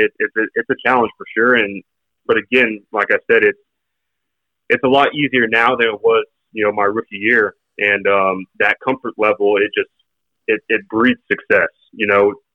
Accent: Oklahoma, United States; Like, growing up in Oklahoma, everything's kind of the same around here.

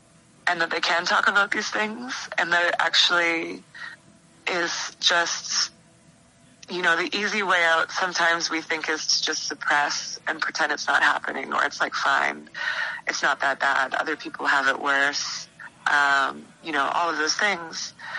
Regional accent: Kelowna, British Columbia, Canada; I'm from Kelowna. It gets pretty cold there

